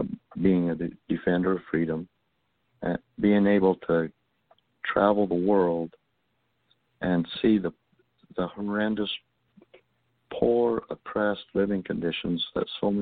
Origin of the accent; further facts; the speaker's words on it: United States; I'm an American.